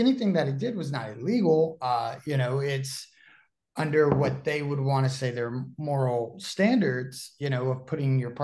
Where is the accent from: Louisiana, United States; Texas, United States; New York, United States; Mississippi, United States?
Texas, United States; Dallas; moved away as an adult; so I'm originally from Dallas, Texas, you know, trained at the old PCW factory way after, you know, it existed with Lance Archer.